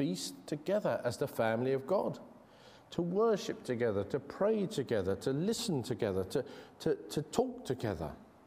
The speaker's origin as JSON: {"language": "English", "region": "England", "country": "United Kingdom", "accent": "English", "said": "I'll say it with my English accent in a Greek sort of way."}